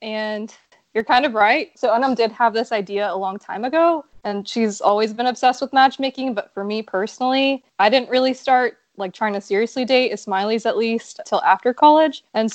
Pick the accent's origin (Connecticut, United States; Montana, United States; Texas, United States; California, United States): Texas, United States; Dallas; now in Houston, United States; in this pair. And I'm from Dallas originally, but now I live in Houston.